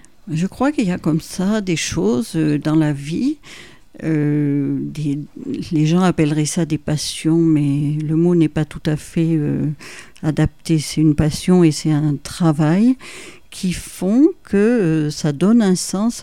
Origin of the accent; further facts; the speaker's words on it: Arles, Provence-Alpes-Côte d'Azur, France; born there; Disons que je ne suis pas née en tout cas à Clermont, je suis née en Arles